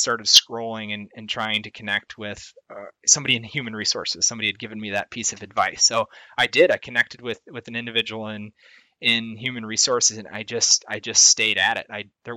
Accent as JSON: {"language": "English", "region": "Iowa", "country": "United States", "tie": "born or raised there", "said": "So I grew up in Iowa"}